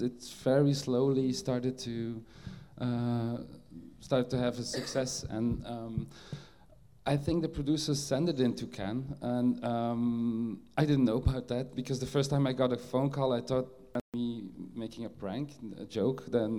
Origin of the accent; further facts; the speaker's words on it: Ghent, Flanders, Belgium; English is a second language; Belgium is divided into communities, the French-speaking part and the Dutch-speaking part, and I come from the Dutch-speaking part and the city there, Ghent.